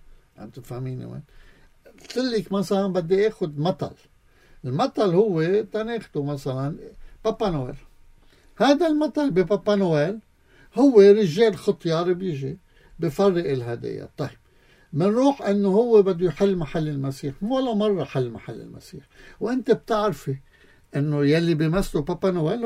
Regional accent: Lebanon; بحياتنا كلبنانيين

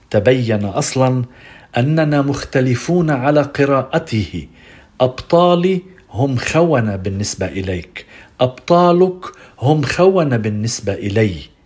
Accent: Lebanon; نحن أنجزنا كلبنانيين التوازن الصعب وصرنا نموذجا وأمثولة

